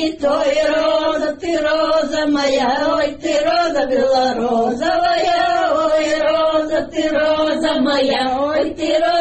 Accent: Ladyshevo, Russia; Я из Ладышева родом выросла в бедной семье, без отца с 5 лет.

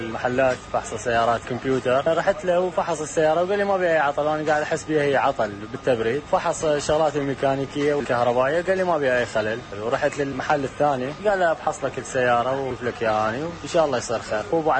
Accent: Iraq; والله حاليا عندنا بالعراق كلها متطورة

